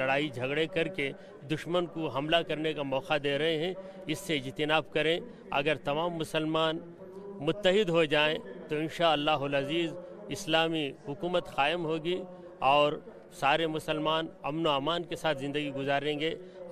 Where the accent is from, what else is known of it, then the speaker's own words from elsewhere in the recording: India; میں ہندوستان کا رہنے والا ہوں. شہر چنئی میں دارالعلوم جمالیہ عربی کالج میں بحیثیت پرنسپل خدمات انجام دے رہا ہوں.